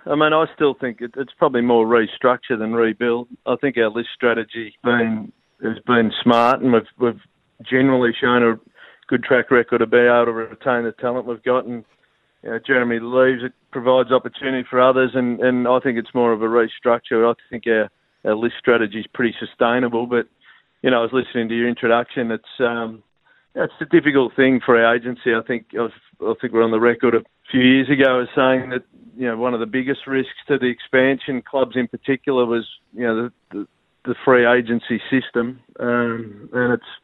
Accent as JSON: {"language": "English", "town": "Geelong", "region": "Victoria", "country": "Australia", "tie": "born or raised there", "said": "I mean, I grew up in Geelong."}